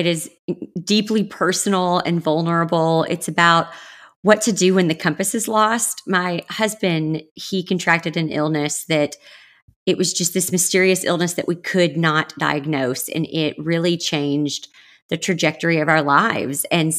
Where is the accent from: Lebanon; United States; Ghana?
United States; the South; I grew up in the South